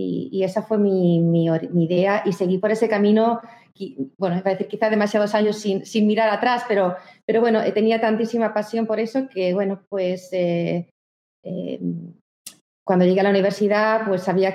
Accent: Spain; moved away as an adult; now in New York, United States; Yo soy española, pero llevo 20, ya creo que son casi 27 años, ya te pierdo la cuenta, 27 años en Estados Unidos. Wow. Y desde el 94 estoy en Nueva York, o sea, entonces son más. Desde el 94 estoy en Nueva York, entonces son 27 años en Nueva York. Y antes de eso estuve en Boston 2 años y medio.

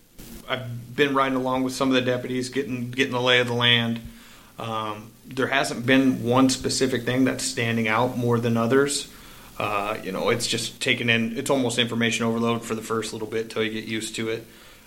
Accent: Denison, United States; Well, I'm originally from Denison. No, it's a smaller community as well, about an hour from here.

